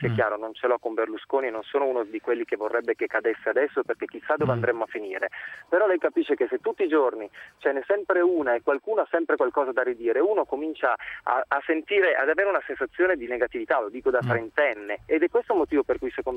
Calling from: Turin, Piedmont, Italy; Buonasera, sono da Torino, pensavo non parlasse con me

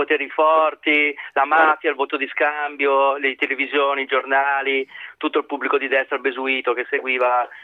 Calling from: Milan, Lombardy, Italy; Buonasera, sono da Milano, non da Roma.

